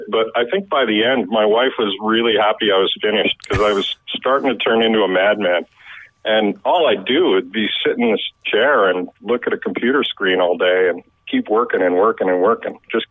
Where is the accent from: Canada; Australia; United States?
Canada; Winnipeg, Manitoba; I'm from Winnipeg, Brandon area